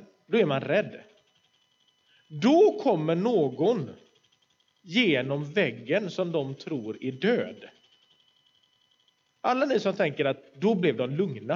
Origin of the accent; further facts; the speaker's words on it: Gothenburg, Västra Götaland County, Sweden; som sagt. Jag kommer från Göteborg, är präst i Svenska kyrkan i Kungälv.